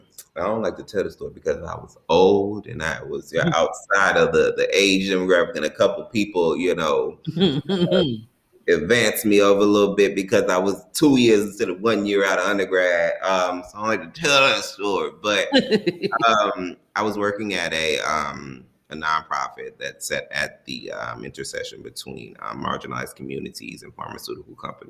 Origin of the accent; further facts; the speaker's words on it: the South, United States; And I'm also very sensitive to police as a whole because I'm from the South again, right?